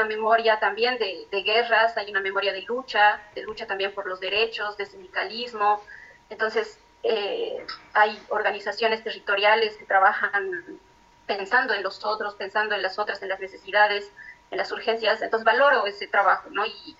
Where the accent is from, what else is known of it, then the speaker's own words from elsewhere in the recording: Bolivia; cuando saben que vengo de Bolivia o de América Latina